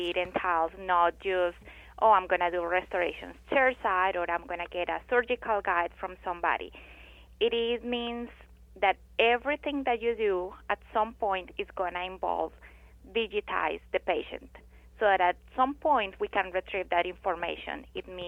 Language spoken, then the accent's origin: English; Colombia; moved away as an adult; also born or lived in Texas; now in United States; So I'm originally from Colombia, and I did dental school there and moved here about 12 years ago. So initially, I lived 5 years in Texas and worked with D4D, and then I moved to California.